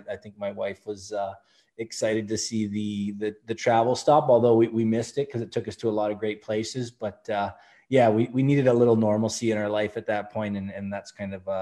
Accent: Toronto, Ontario, Canada; I ended up moving my family and I back to Toronto, my hometown in Etobicoke here.

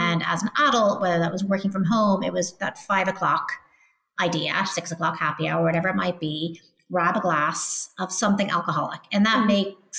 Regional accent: Ireland; I mean, actually, I'm originally Irish

